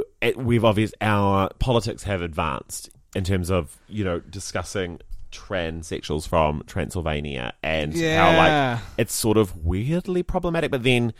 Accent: Christchurch, Canterbury, New Zealand; like being like closeted homosexuals growing up in Christchurch, like it was our safe space.

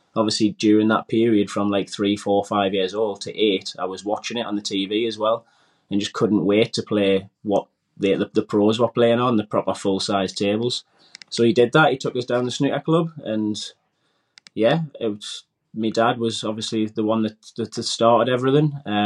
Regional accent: Wallsend, North East England, United Kingdom; Grew up in a small town, Walls End in Newcastle, and just basically grew up like everybody else in a normal sort of working class housing

